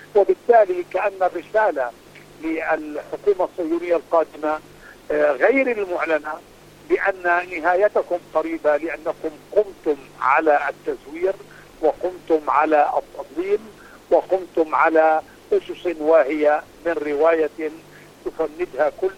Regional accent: Palestine; أنا أظن أن يمكننا كفلسطينيين استثمار هذا على مختلف العصر

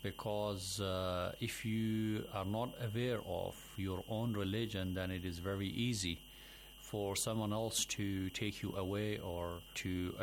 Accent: Pakistan; I'm from Pakistan.

